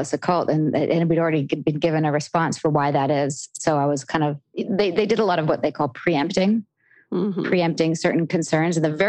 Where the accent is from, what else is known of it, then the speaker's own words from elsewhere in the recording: Canada; Well, I'm from Canada and I'm born and raised here.